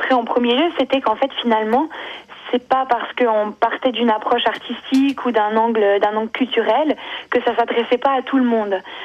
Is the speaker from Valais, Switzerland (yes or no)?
yes; Valais, Switzerland; Alors moi, parce que je suis valaisanne